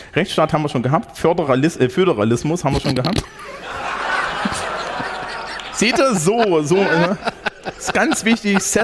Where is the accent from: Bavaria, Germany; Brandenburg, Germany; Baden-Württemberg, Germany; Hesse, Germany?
Bavaria, Germany; Ich bin Franke in dem Fall.